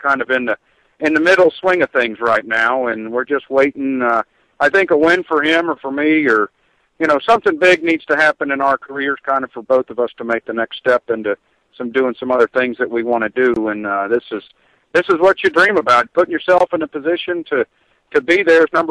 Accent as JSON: {"language": "English", "region": "Florida", "country": "United States", "tie": "born or raised there", "said": "I grew up in Florida, of course"}